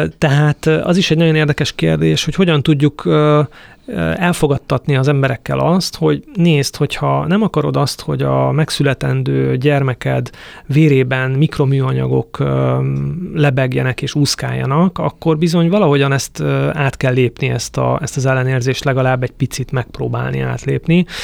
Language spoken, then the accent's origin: Hungarian; Great Hungarian Plain, Hungary; Én úgy nőttem fel, Alföld közepéről származom, homokhátság, pici falucska, nagyon szeretem